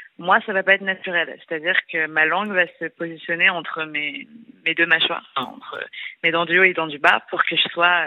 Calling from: Paris, Île-de-France, France; J'ai 24 ans et je suis de Paris.

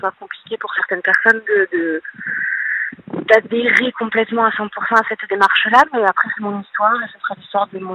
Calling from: Paris, Île-de-France, France; J'ai 39 ans et je suis de Paris.

